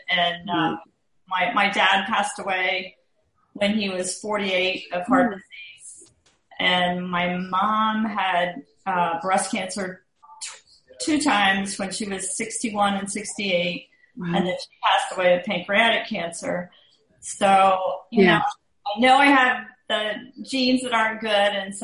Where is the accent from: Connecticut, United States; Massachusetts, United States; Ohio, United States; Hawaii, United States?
Ohio, United States; Cincinnati; I'm from the Cincinnati, Ohio area.